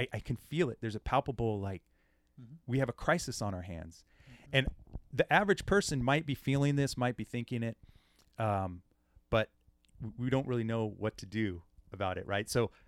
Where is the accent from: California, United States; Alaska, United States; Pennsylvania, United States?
California, United States; So I've been born and raised in the Bay Area